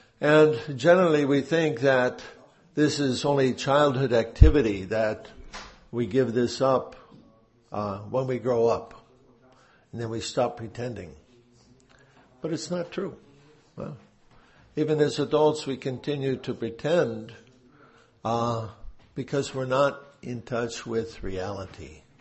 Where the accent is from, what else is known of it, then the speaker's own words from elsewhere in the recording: United States; I'm from the United States, visiting your lovely country for the second time.